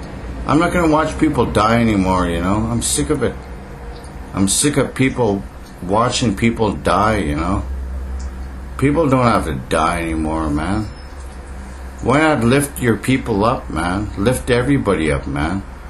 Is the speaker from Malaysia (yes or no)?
no; Canada; We're not criminals, we're Canadian fucking citizens. We've been here for fucking ever, you know? How can they criminalize us, man? They can't criminalize an Indian.